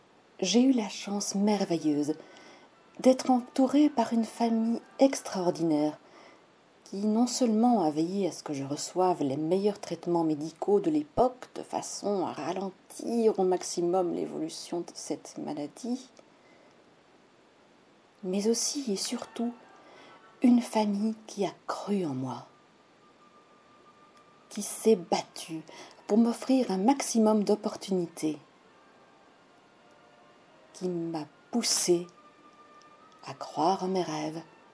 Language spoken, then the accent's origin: French; Belgium; Je suis belge.